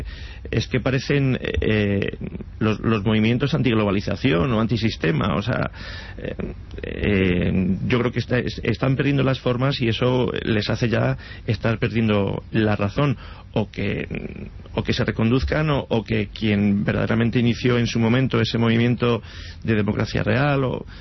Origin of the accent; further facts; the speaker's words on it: Torrejón de la Calzada, Community of Madrid, Spain; pactando y llegando a 1000 acuerdos para que Torrejón de la Calzada, en el caso de mi pueblo, siga para adelante.